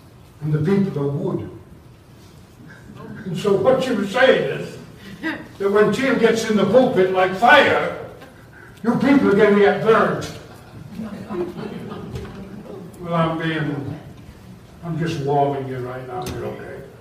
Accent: England, United Kingdom; Well, I'm from England.

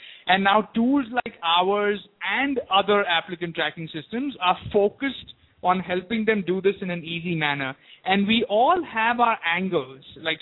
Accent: India; moved away; And I'm originally from India.

